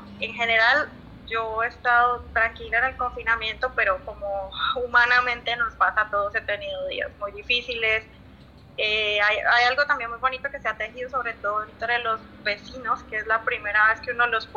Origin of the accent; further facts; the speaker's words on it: Popayán, Cauca, Colombia; now in France; es una cultura súper diferente a nuestra cultura colombiana